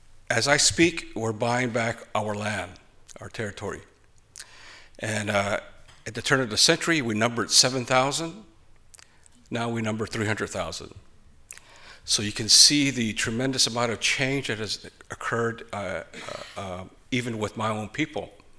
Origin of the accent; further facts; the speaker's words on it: Navajo Nation, United States; I come from the Navajo Nation, and we number 300,000 people.